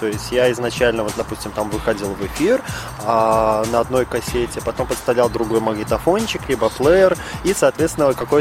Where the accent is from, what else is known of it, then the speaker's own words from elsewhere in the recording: Minsk, Belarus; Я сам, получается, родился в Минске, потом уехал за город